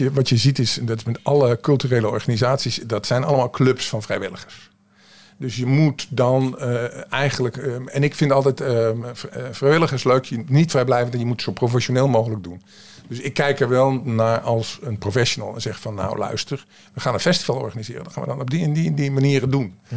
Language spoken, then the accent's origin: Dutch; Zeeland, Netherlands; Ik kom van Noord-Beveland, dus...